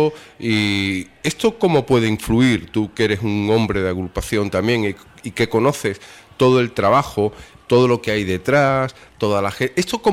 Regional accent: Andalusia, Spain; Somos gaditanos también.

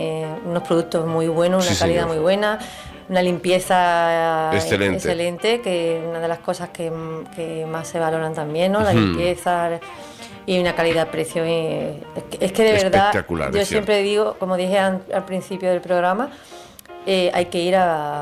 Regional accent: Cádiz, Andalusia, Spain; Sí, yo soy muy gaditana.

